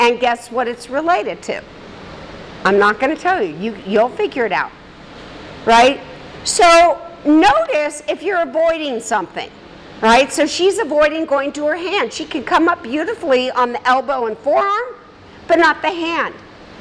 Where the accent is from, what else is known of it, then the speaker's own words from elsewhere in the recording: Colorado, United States; So I grew up in Colorado where we had a basement. We still have a basement.